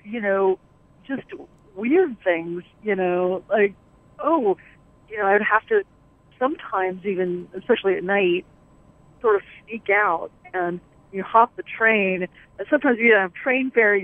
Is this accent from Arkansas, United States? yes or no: no; New York, United States; I grew up in the suburbs. I grew up in Westchester County.